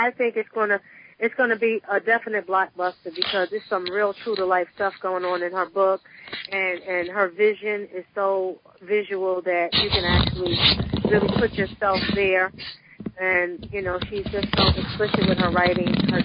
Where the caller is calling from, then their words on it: Pennsylvania, United States; I'm calling from Pennsylvania.